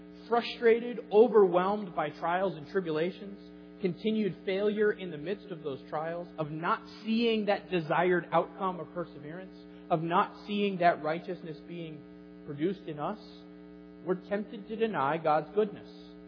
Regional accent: Wisconsin, United States; We were watching the Wisconsin Badgers game, since we're from Wisconsin.

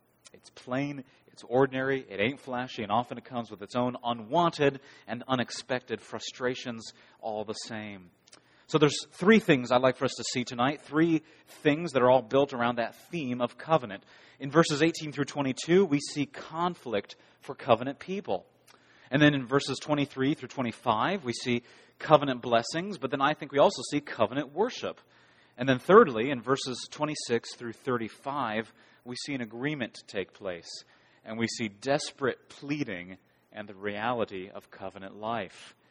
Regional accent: Ohio, United States; I grew up in Ashtabula County.

